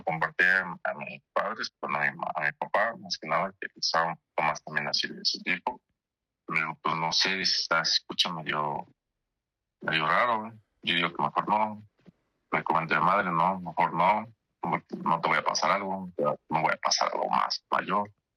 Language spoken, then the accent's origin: Spanish; Morelos, Mexico; ¿De dónde eres? No, yo le dije, no, soy de Morelos, ¿no?